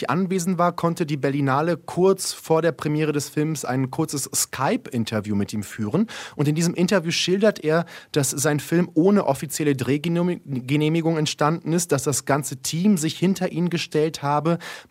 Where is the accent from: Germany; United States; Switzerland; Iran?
Iran; Für mich als Iraner bedeutet es alles, wenn ich die Macht hätte, eigene Entscheidungen zu treffen.